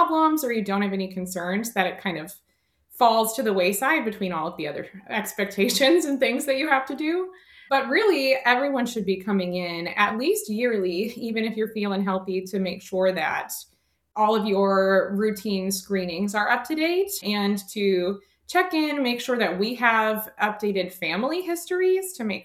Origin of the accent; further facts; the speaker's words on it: Calmar, Iowa, United States; So I am from Iowa in the northeast corner in a super small town of 900 people in Kalmar, Iowa, but it's by Decorah.